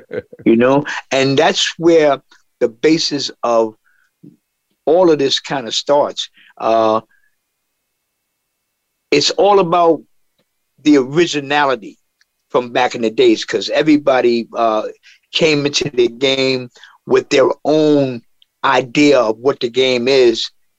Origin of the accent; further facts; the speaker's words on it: Harlem, New York, United States; In Harlem, you could walk down the street on a daily basis and feel the soul in the air.